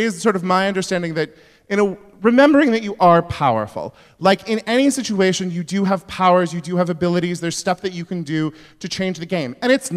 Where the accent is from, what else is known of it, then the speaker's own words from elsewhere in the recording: California, United States; I'm not from there. I'm from Northern California. When you think of Northern California, you think of lesbian sous chefs and vineyards. And that's not where I'm from either.